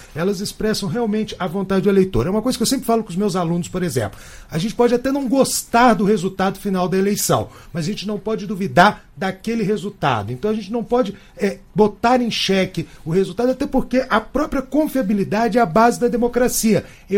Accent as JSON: {"language": "Portuguese", "region": "Federal District", "country": "Brazil", "said": "para nós que somos aqui do Distrito Federal, uma surpresa muito grande."}